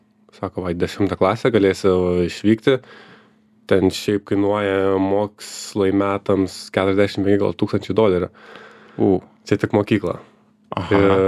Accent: Panevėžys, Panevėžys County, Lithuania; Aš esu iš Panevėžio, gimiau ir užaugau.

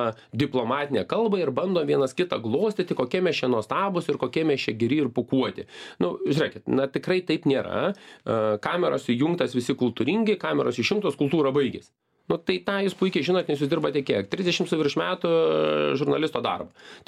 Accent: Samogitia, Lithuania; Gal dėl to, kad esu pakankamai tiesmukiškas, esu žemaitis, pasakau tai, ką aš mastau

